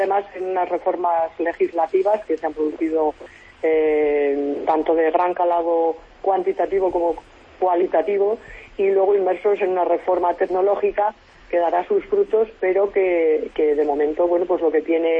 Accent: Castile and León, Spain; con la esperanza de poder trabajar por un modelo de justicia para mi tierra, Castilla y León

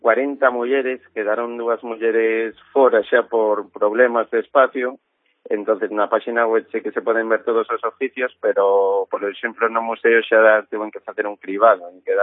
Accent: Cambados, Galicia, Spain; eu partía sempre dende Cambados, que é o meu pobo

